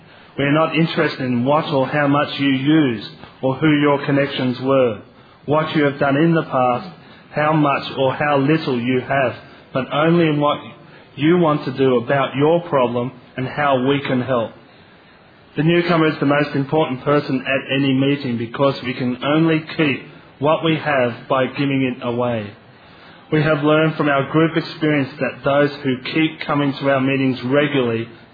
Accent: San Diego, California, United States; And I'm from San Diego, California.

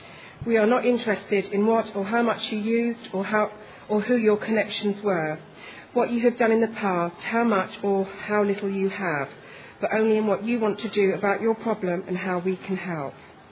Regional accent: London, United Kingdom; I'm an addict and I'm from London.

